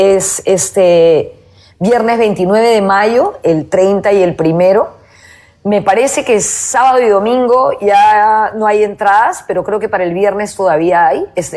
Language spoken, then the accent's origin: Spanish; Peru; en el trato entre nosotros como peruanos